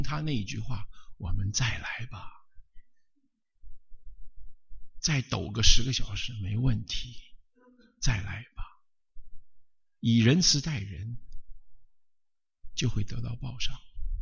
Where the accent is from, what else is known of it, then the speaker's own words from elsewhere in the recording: China; 我们中国人对印度人有心里总有点不舒服，